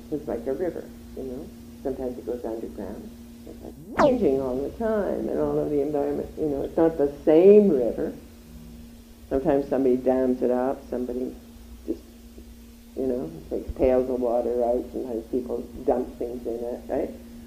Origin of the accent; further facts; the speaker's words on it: Calgary, Alberta, Canada; I was born and raised in Calgary. And I spent most of my summers on farms or ranches with my cousins and stuff.